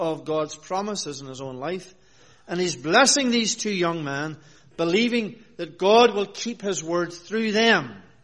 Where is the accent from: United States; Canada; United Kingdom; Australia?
United Kingdom; Northern Ireland; That's the environment that I grew up in Northern Ireland, in the Reformed Presbyterian Church there.